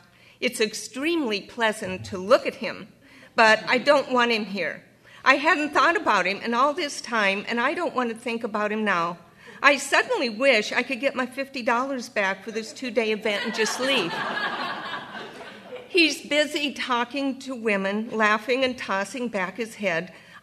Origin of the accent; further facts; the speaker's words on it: Akron, Ohio, United States; I published a memoir about growing up in Akron in Rubber Town